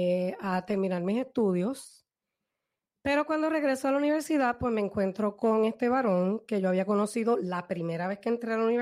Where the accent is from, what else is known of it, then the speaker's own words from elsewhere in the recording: Puerto Rico; also born or lived in Baltimore, United States; yo nací en Baltimore, Maryland, y como tú me dijiste, pues mis padres pues fueron, son puertorriqueños. Nosotros regresamos a Puerto Rico como a la edad, cuando yo tenía como un año de edad. Nos fuimos para Puerto Rico y allí pues comencé a dar mis primeros pasos.